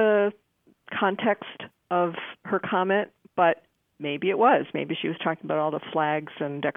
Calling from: Norfolk, Virginia, United States; Hi, this is … I am calling from Norfolk, Virginia.

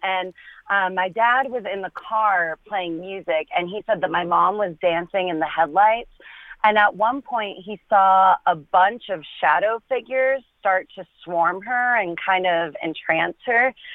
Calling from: Denver, Colorado, United States; I am in Denver, Colorado.

